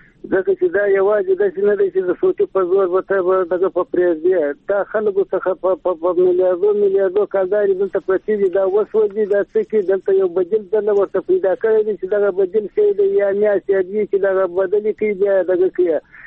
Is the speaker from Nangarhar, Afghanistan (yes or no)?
no; Helmand, Afghanistan; دلته خو زه په هلمند کې یم، زما خو خپل وطن دی،